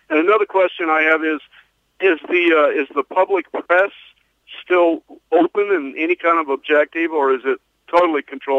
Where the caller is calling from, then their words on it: Kansas, United States; I'm calling you from Kansas.